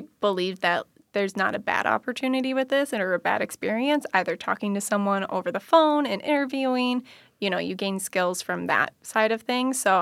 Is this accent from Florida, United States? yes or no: no; Madison, Wisconsin, United States; So I'm from Madison, Wisconsin. That's where I was raised, and I moved back there after graduating college.